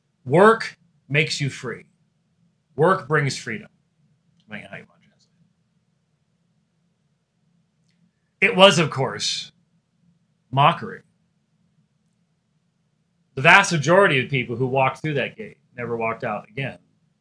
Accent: Scotland, United Kingdom; You know, I'm a Scotsman

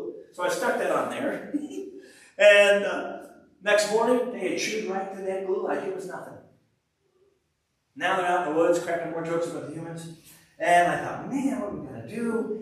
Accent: United States; Now, forgive me, I'm an American, so we have a different mindset, so please just give me a little rope here.

